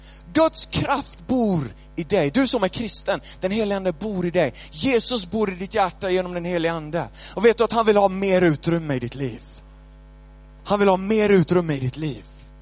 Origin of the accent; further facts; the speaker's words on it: Canada; Jag är från Kanada, jag har bott där alldeles för länge.